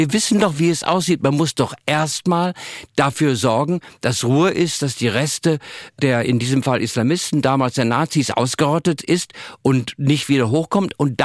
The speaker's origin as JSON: {"language": "German", "town": "Kuala Lumpur", "region": "Federal Territory of Kuala Lumpur", "country": "Malaysia", "tie": "born or raised there", "said": "Also ich habe meine Kindheit in Kuala Lumpur verbracht"}